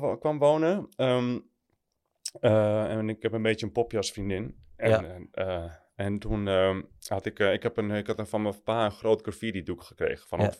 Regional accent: Amsterdam, North Holland, Netherlands; Maar ik ben opgegroeid in Amsterdam.

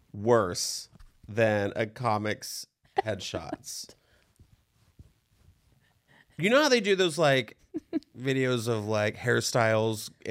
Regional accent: Texas, United States; I think I talked about like growing up in Texas and watching Spanish soap operas.

